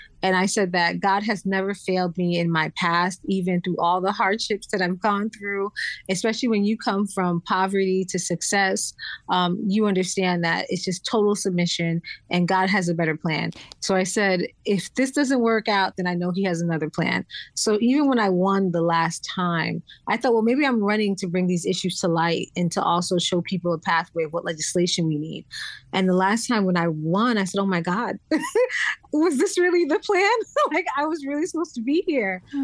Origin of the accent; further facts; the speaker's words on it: Florida, United States; also born or lived in Brooklyn, New York; I was born in New York, born in Brooklyn, then moved to Florida and lived in Florida.